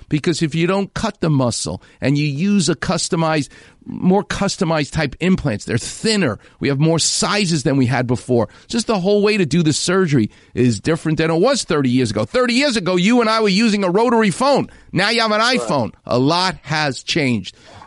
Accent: New York, United States; So, I'm from New York, so we hate things.

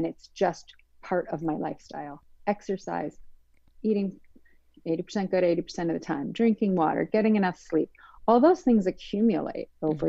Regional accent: Midwest, United States; I grew up in the Midwest. I had steak and potatoes and lots of casseroles and things like that.

